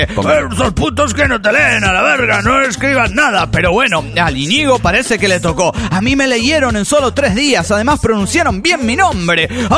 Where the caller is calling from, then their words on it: Phoenix, Arizona, United States; de Phoenix, Arizona.